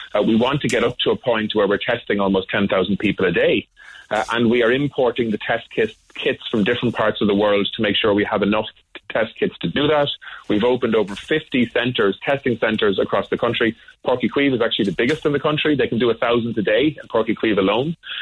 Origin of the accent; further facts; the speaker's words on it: Ireland; And we need to do all of the things that we can do as Irish people and as Irish society, in our families, in our communities